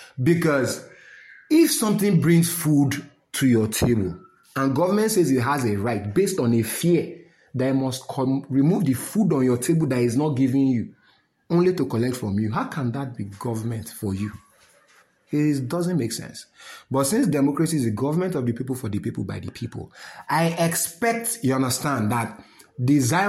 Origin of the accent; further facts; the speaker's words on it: Nigeria; I'm a Nigerian